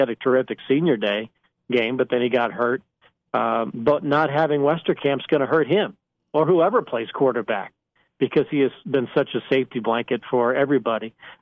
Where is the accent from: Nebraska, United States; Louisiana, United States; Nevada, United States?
Nebraska, United States; And I think for anybody growing up in Nebraska, you know what I'm talking about. When you grew up on the slopes of Nebraska